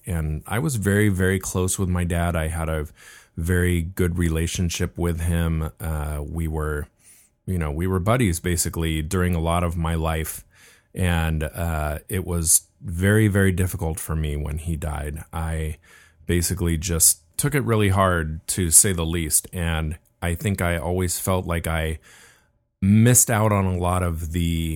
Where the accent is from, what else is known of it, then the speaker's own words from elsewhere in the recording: Laguna Beach, California, United States; We were born and raised in Laguna Beach